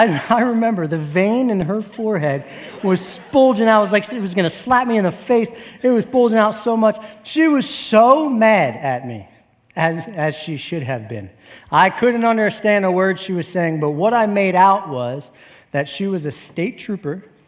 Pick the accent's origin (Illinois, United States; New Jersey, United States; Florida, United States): New Jersey, United States; something you need to know about me is that I'm from New Jersey. And so when I get all fired up, I talk funny.